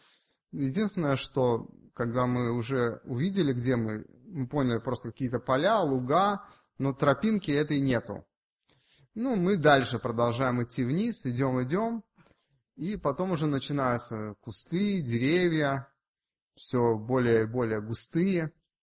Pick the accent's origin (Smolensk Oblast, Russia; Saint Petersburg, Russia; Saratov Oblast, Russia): Saint Petersburg, Russia; Я родился и вырос в Ленинграде, теперь Санкт-Петербург.